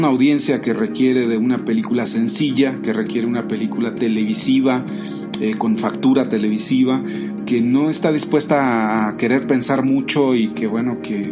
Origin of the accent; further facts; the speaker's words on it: Mexico; Si nosotros como mexicanos pudiéramos ir a ver una película